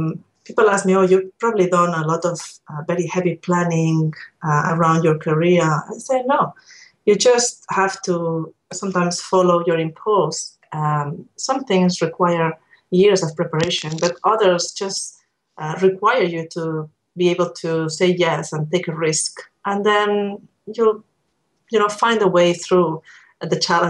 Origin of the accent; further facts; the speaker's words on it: Barcelona, Catalonia, Spain; English is a second language; I'm originally from Barcelona in Spain